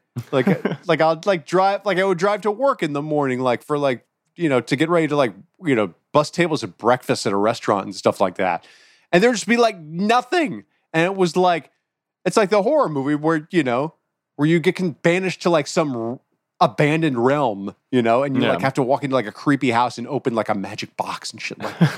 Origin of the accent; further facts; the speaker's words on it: Midwest, United States; I grew up in the Midwest, and the Midwest is like, has branded itself as the nice part of the country.